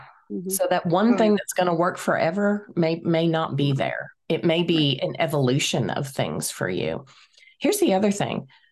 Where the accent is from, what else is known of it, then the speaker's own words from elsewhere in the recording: Rhode Island, United States; I grew up in Rhode Island many nights with sand in the bed.